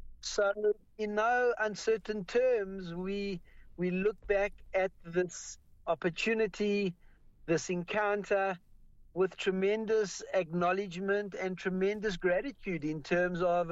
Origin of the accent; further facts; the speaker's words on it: South Africa; I was from South Africa. I'd come for a blessing.